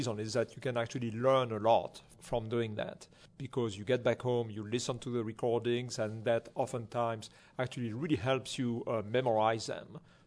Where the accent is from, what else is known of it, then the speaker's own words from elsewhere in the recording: Texas, United States; the first question someone is going to ask me is, where are you coming from? Right. If I say Texas, they don't believe me somehow.